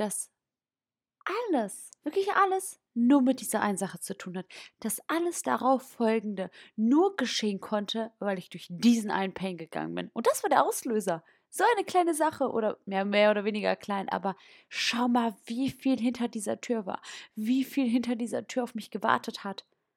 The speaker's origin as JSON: {"language": "German", "town": "Bochum", "region": "North Rhine-Westphalia", "country": "Germany", "tie": "born or raised there", "said": "ich komme tatsächlich aus Bochum. Schon immer. Und jetzt bin ich ganz froh, die Stadt zu verlassen."}